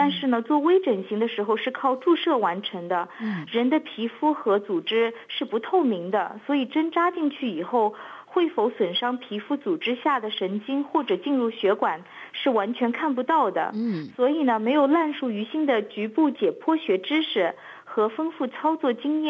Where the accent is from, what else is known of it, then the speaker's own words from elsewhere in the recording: Australia; 实际上我们澳洲人比美国人更爱整容